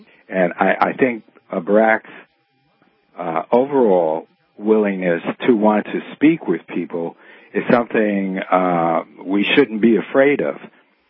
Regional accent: Brooklyn, New York, United States; I mean, I grew up in Brooklyn, you know. People used to come at you with baseball bats all the time

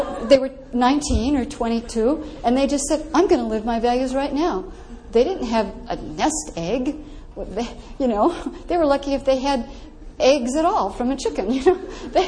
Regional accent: Los Angeles, California, United States; a whole bunch of people down in Los Angeles, which is, by the way, I never admit this in public, my hometown.

